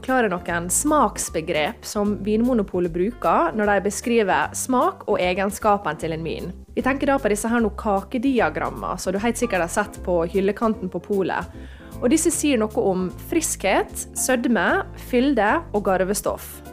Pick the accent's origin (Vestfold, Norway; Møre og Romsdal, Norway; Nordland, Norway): Møre og Romsdal, Norway; men jeg er jo sunnmøring, så...